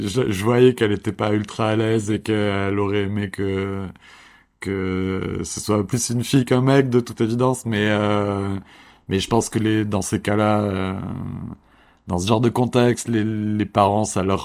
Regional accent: Pau, Nouvelle-Aquitaine, France; moved away as an adult; now in Paris, France; je suis né, j'ai grandi à Pau, dans un petit village très très rural. Du coup, ma vie n'est pas parisienne à la base, non. Mais après le bac, j'ai beaucoup bougé dans des villes diverses et variées, mais j'ai fini à Paris

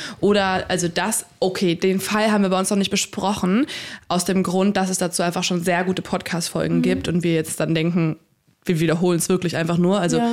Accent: Lippstadt, North Rhine-Westphalia, Germany; Und ich komme aus der Nähe von Lippstadt. Das ist so eine halbe Stunde von Paderborn entfernt.

